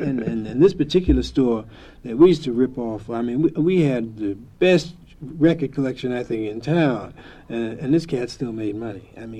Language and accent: English; Boston, Massachusetts, United States; now in New York, United States; who used to come on Friday nights and Saturday nights here in New York. I'm from Boston.